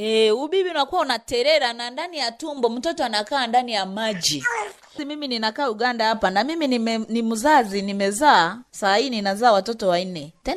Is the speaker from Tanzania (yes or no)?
no; DR Congo; born there; Mimi nimezaliwa Kongo.